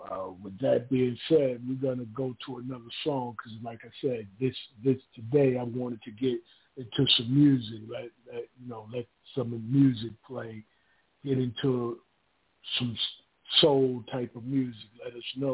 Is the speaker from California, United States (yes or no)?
no; Paterson, New Jersey, United States; now in North Carolina, United States; I'm located in North Carolina, but I'm originally from Paterson.